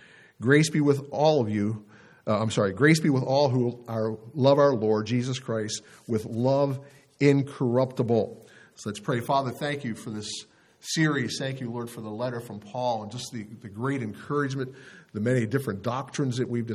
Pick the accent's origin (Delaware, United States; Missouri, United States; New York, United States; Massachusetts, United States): Delaware, United States; people from past ministries, people from growing up in Delaware, people from our college days.